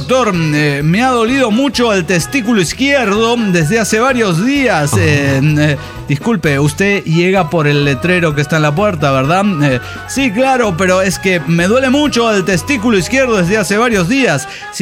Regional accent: State of Mexico, Mexico; Hola, ¿qué tal, amigos? … del Edomex.

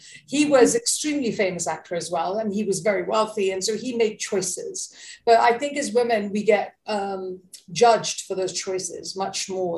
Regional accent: India; I remember, because I'm Indian and I grew up in an Indian community

